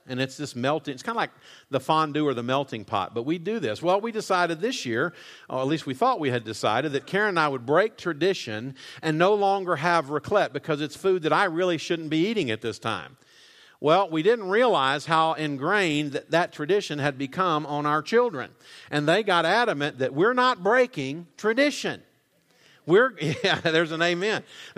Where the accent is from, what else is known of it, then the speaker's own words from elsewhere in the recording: Weatherford, Texas, United States; I was born, raised in Weatherford, Texas, since I could remember.